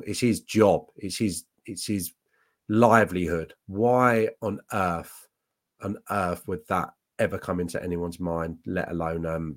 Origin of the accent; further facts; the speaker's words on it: Barnes, London, United Kingdom; Well, I'm from Barnes, which is just over the bridge, south of the river from Hammersmith.